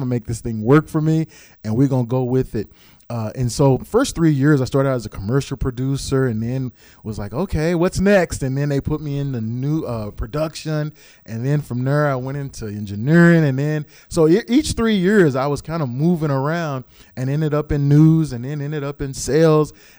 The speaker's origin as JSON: {"language": "English", "town": "Dallas", "region": "Texas", "country": "United States", "tie": "born or raised there", "said": "I grew up in South Dallas, so which we passionately refer to as Bun Ton. It's on the other side of the track."}